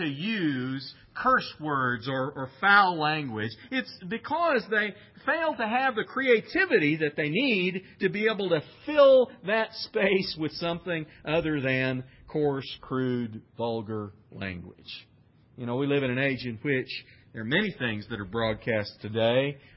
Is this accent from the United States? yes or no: yes; Kansas, United States; now in Amarillo, United States; One thing I have to say that I appreciate about moving to Amarillo, when I grew up in the Midwest and we lived in Kansas